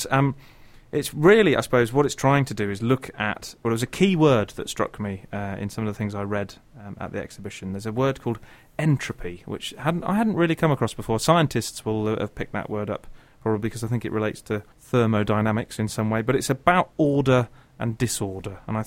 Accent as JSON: {"language": "English", "region": "South West England", "country": "United Kingdom", "tie": "born or raised there", "said": "I grew up in Devon, I know Dartmoor fairly well"}